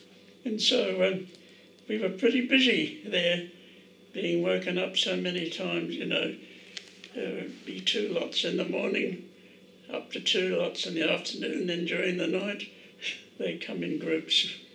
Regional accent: Loxton, South Australia, Australia; also born or lived in McCulter; I was born in McCulter, near Angaston, and left there after a year. Went to Loxton, 10 miles south of Loxton.

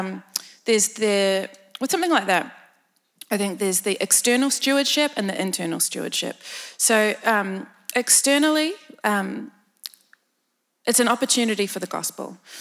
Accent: New Zealand; now in Australia; I was raised in New Zealand, which is actually a very different culture to Australia.

